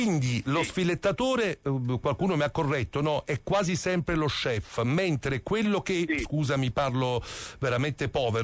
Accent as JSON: {"language": "Italian", "town": "Naples", "region": "Campania", "country": "Italy", "said": "io sono di Napoli."}